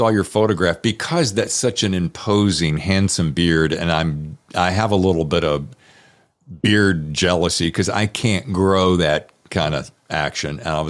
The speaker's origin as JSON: {"language": "English", "town": "Winston-Salem", "region": "North Carolina", "country": "United States", "tie": "born there", "also_born_or_lived": "Charlotte", "lives_now": "New York, United States", "said": "I was born in Winston-Salem. Yep. And before I moved up to New York with my lovely bride, I was living in Charlotte, North Carolina."}